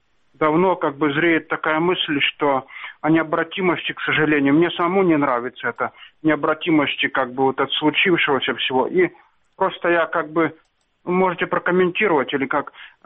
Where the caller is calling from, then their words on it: Sloviansk, Donetsk Oblast, Ukraine; Славянск.